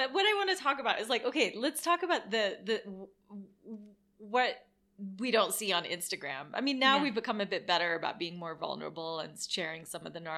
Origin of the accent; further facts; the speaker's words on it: Beirut, Beirut Governorate, Lebanon; I grew up in Beirut, Lebanon.